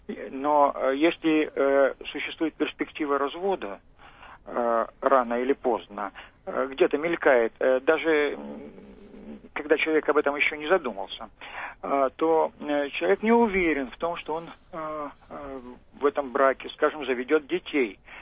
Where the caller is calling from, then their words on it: Saint Petersburg, Russia; Здравствуйте.